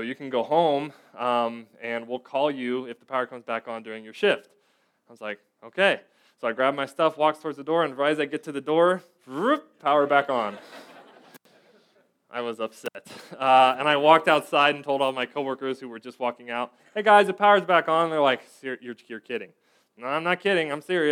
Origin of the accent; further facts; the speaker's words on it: Indiana, United States; because I'm from Indiana and so I watch the Colts